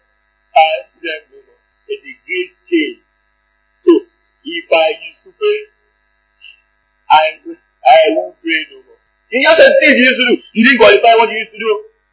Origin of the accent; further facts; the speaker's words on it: Egypt; Egypt is my hometown. Naturally, I like Egypt. I miss my friends.